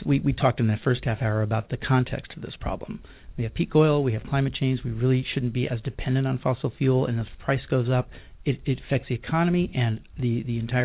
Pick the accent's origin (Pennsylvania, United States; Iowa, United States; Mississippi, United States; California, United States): California, United States; Sebastopol; I come from Sebastopol.